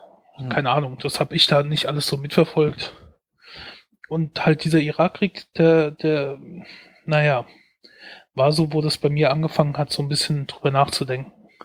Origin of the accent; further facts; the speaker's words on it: West Germany, Germany; Also ich bin ja im Westen aufgewachsen. Zumindest die Anfänge meiner Kindheit waren noch im Westen. Ich habe vielleicht 2 Kilometer entfernt gewohnt von der US-Niederlassung, also von der US-Kaserne.